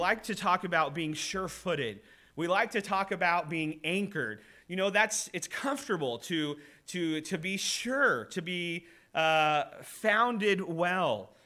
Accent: Oklahoma, United States; I know I'm from the States. I know I'm from Oklahoma, a little bit further south.

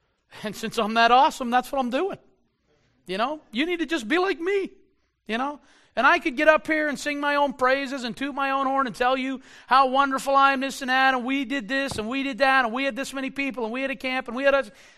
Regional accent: Mizpeh, New Brunswick, Canada; I'm from Mizpeh, New Brunswick. Who knows where Mizpeh, New Brunswick is? You've never been there.

